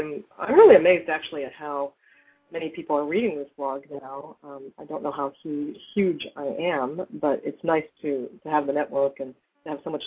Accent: Tucson, Arizona, United States; also born or lived in Berkeley; I was born in Berkeley, and I grew up in Tucson, Arizona, so that's southern Arizona, and that's not a small rural community

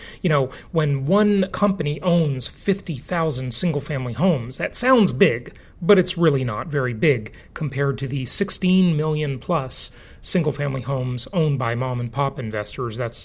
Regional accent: Los Angeles, California, United States; Los Angeles, my hometown, 20,000 units.

